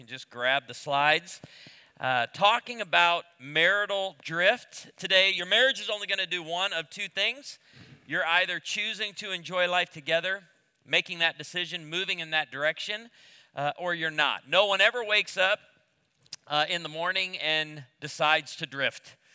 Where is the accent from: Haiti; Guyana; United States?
United States; Illinois; We do not know how to behave at the beach. I'm from Illinois.